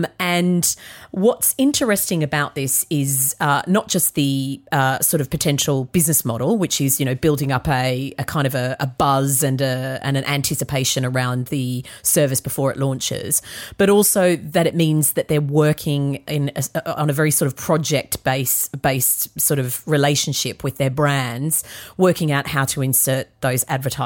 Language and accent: English; Australia; accent: Australian; I'm going to blame it on my Australian accent.